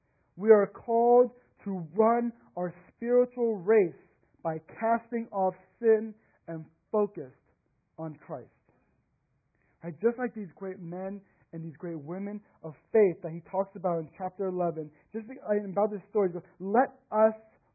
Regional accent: Houston, Texas, United States; I'm from Houston, but he's left-handed.

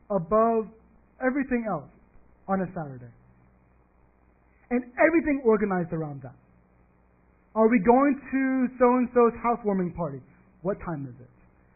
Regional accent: Texas, United States; Some of you might know, most of you here know, that I grew up in Texas.

